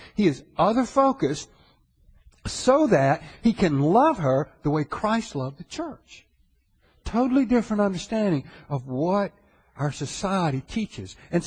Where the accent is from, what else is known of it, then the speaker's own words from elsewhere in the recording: the South, United States; I mean, I grew up in the South.